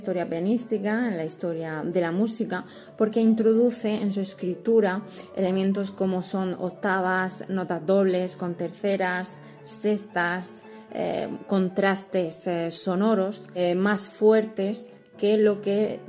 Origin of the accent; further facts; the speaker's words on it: Murcia, Region of Murcia, Spain; Soy de Murcia y he estudiado en Murcia